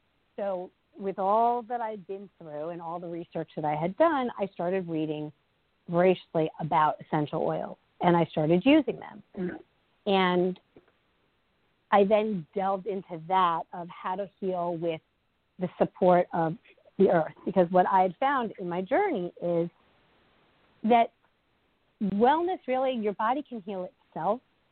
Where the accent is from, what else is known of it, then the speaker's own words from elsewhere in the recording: New York City, New York, United States; I am a native New Yorker, and I have been on a healing journey for 21 years.